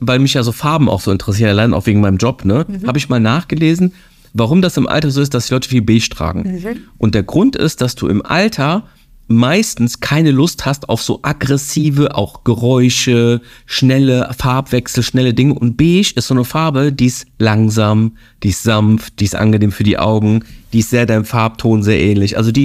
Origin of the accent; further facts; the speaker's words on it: Cologne, North Rhine-Westphalia, Germany; Du weißt, ich bin aus Köln